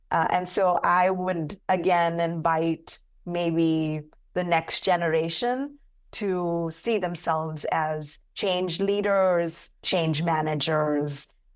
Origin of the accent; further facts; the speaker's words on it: India; And growing up in India, I found that embarrassment was always like, what will people say?